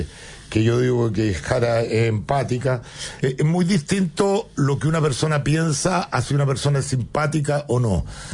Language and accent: Spanish; Chile; Estamos viviendo hoy día una una amenaza, como chilenos